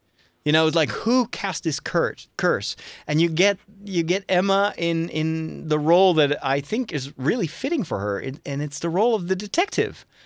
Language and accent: English; Netherlands; from the Netherlands